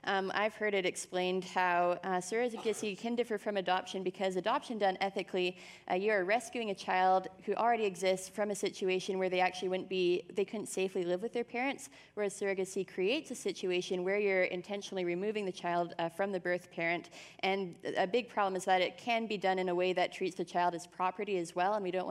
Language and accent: English; Canada; I'm from Canada